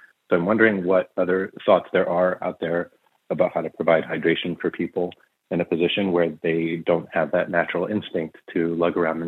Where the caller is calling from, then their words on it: Baltimore, Maryland, United States; I'm calling from Baltimore.